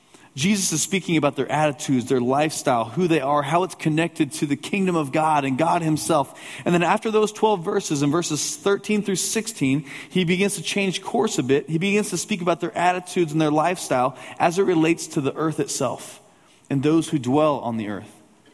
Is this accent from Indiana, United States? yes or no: yes; Lafayette, Indiana, United States; In my hometown in Lafayette, Indiana, I can take you to this old home that I've known since I was a small child.